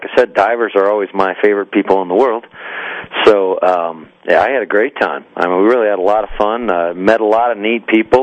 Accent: Michigan, United States; now in Colorado, United States; I'm originally from Michigan, though, so I'm very familiar.

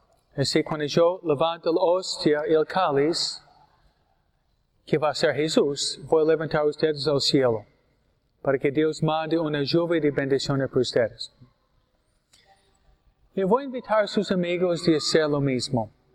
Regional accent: New York, United States; que fue un obispo de donde vengo yo, Nueva York, ¿no?

